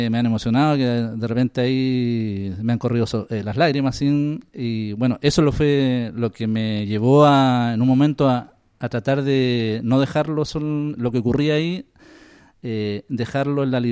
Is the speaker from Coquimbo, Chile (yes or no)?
yes; La Serena, Coquimbo, Chile; yo nací en Serena, en La Serena. Y vivía en el borde de la ciudad.